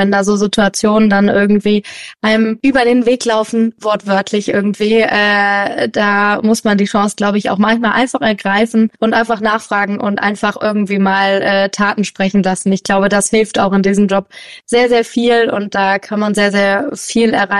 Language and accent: German; Wiesbaden, Hesse, Germany; Er baut ja jetzt gerade in Wiesbaden in meiner Heimat ein neues Haus.